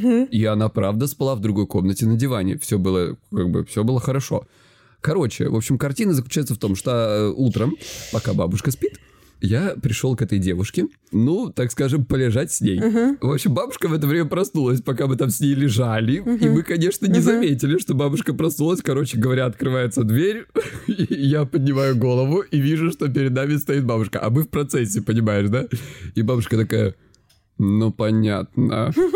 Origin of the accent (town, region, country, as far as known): Krasnodar Krai, Russia